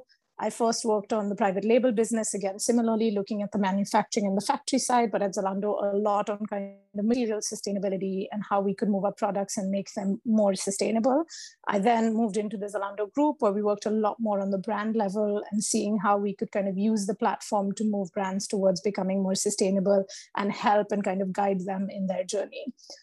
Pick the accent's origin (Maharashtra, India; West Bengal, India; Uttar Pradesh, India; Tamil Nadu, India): Maharashtra, India; Mumbai; I'm basically originally from India. I grew up in Bombay, and I think growing up in a city like Bombay probably massively shaped my life and my career and everything I've done since then.